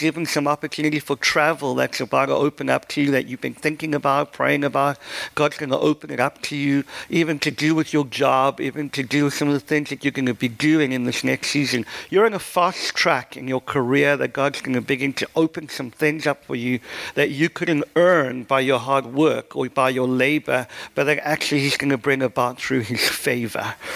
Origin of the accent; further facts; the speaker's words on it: South Africa; I have grown up in church. I grew up in South Africa and grew up under, first half of my life under apartheid South Africa